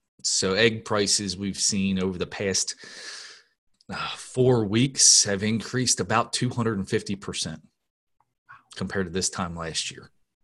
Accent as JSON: {"language": "English", "region": "Maryland", "country": "United States", "tie": "born or raised there", "said": "And, I grew up on the Delmarva, and my first job was in the chicken house there. So I grew up on the Eastern Shore, Maryland, and it's very prevalent for sure."}